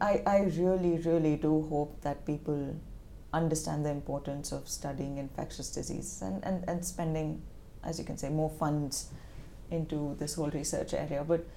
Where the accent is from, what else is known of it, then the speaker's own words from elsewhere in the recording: India; I think when I was growing up in India, I've been very privileged to grow up in a safe environment